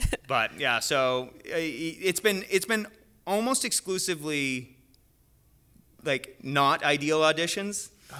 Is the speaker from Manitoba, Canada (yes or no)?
no; Calgary, Alberta, Canada; I'm like, oh, I'm from Calgary.